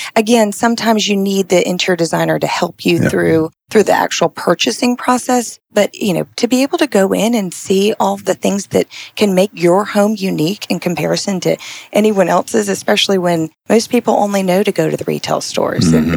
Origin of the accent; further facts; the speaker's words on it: Macon, Georgia, United States; moved away as an adult; now in Atlanta, United States; So I originally grew up in the South. I'm from Macon, but I've been in Atlanta for the last 18 years.